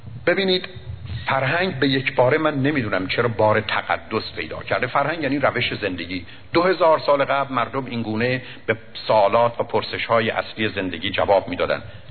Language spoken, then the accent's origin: Persian; Iran; now in United States; هرگز هرگز هرگز بهشون نگفتم ما ایرانی هستیم باید این کارو بکنیم.